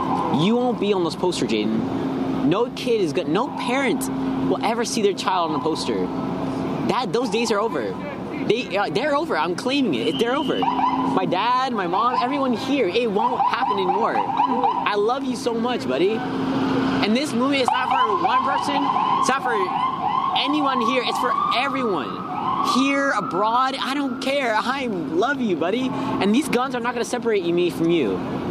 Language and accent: English; Silver Spring, Maryland, United States; Silver Spring, Maryland.